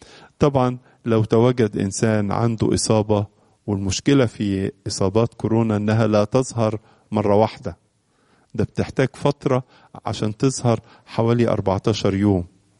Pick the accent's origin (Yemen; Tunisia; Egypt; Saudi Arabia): Egypt; بلادنا مصر